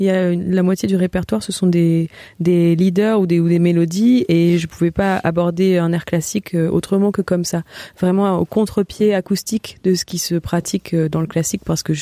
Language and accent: French; Marseille, Provence-Alpes-Côte d'Azur, France; Il est de Saint-Nazaire et moi je suis de Marseille.